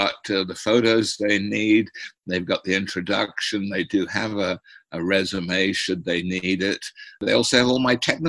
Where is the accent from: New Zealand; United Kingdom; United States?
United Kingdom; England; I came out from England.